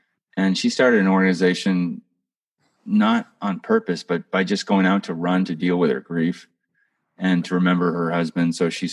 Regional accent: California, United States; I was back in my hometown in Sonoma County

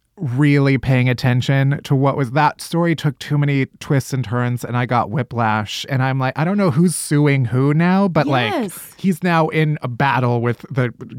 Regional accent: Chicago, Illinois, United States; Where am I from? Chicago.

